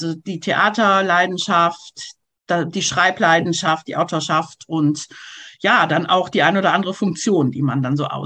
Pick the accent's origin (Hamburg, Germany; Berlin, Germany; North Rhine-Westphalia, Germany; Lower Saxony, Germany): Lower Saxony, Germany; Isernhagen; also hier Gemeinde Isernhagen, wo ich herkomme, wo ich lebe